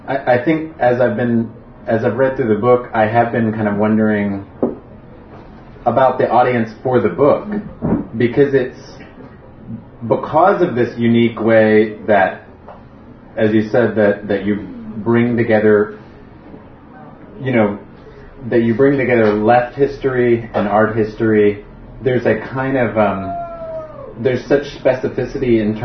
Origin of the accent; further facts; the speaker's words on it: Chicago, Illinois, United States; I'm from Chicago.